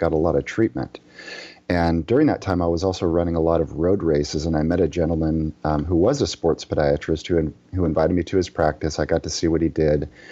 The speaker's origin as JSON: {"language": "English", "country": "Liberia", "tie": "born or raised there", "said": "I had the pleasure of growing up in Liberia, West Africa, where most of the people didn't own shoes."}